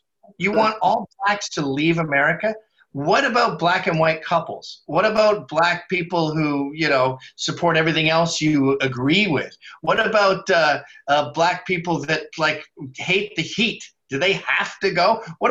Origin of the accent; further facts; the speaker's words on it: Scotland, United Kingdom; I'm so Scottish. We never forget a dime.